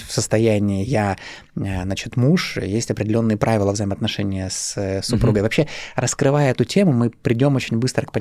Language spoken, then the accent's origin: Russian; Syktyvkar, Komi Republic, Russia; а я родом сам из Сыктывкара